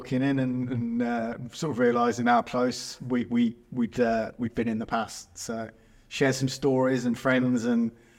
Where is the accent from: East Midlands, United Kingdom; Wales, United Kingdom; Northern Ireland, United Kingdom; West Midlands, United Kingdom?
West Midlands, United Kingdom; Coleshill; also born or lived in Birmingham; So grew up in, I was born in Marston Green in Birmingham. I sort of grew up in Coleshill, moved out to the Sticks